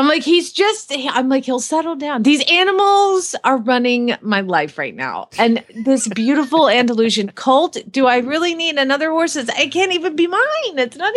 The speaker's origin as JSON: {"language": "English", "town": "Phoenix", "region": "Arizona", "country": "United States", "said": "from Phoenix, Arizona"}